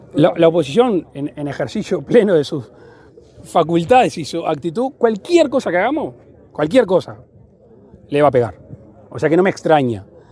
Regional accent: Uruguay; lo que realmente nos cuesta como uruguayos el combustible importarlo.

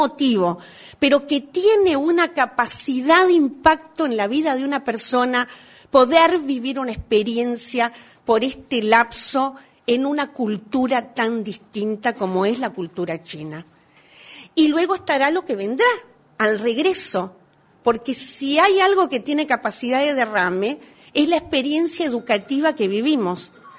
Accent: Uruguay; también señalar la decisión del gobierno uruguayo, porque esto antes no pasaba en mi país.

